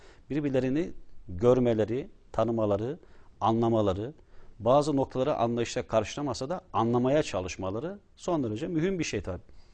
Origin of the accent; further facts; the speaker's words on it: İspir, Erzurum, Turkey; köyde ilk üniversite, Erzurum İspir Çayırbaşı köyüne mensup olan